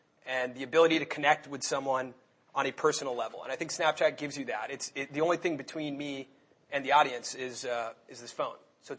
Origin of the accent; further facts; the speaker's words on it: Los Angeles, California, United States; One, I'm from Los Angeles. And in LA, there's not that much lacrosse, at least at that time and when I was growing up.